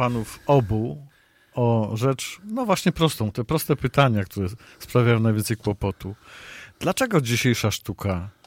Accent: Kraków, Lesser Poland, Poland; Ja z Krakowa jestem.

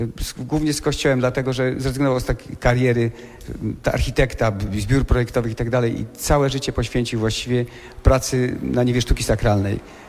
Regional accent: Greater Poland Voivodeship, Poland; born there; Ja urodziłem się w mieście nad Wartą

